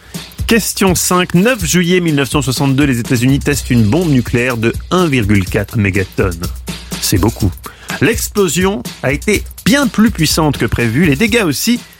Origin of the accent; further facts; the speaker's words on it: Switzerland; Non, mais je ne suis pas français, je suis suisse.